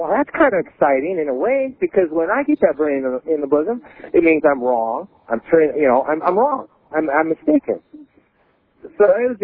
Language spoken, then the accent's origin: English; Utah, United States; I'm from Utah, and the Mormons are dear to my heart.